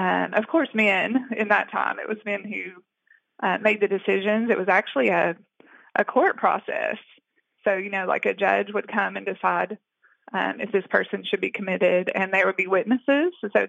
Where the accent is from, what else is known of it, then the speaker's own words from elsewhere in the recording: Bristol, Virginia, United States; Yes, I did. I grew up in Bristol, Virginia.